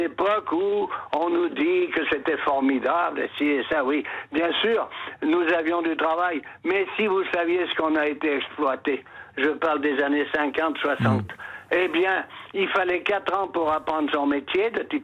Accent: Grenoble, Auvergne-Rhône-Alpes, France; born there; accent: Grenoble; Si vous saviez ce que je suis content d'avoir l'accent de Grenoble et que les gens le reconnaissent. Parce que je suis grenoblois de naissance.

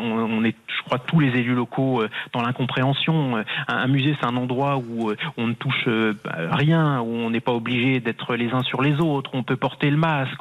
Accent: Charleville-Mézières, Grand Est, France; Oui, moi je suis né à Charleville-Mézières et comme tous les Carolos, on apprend dès le plus jeune âge des poèmes

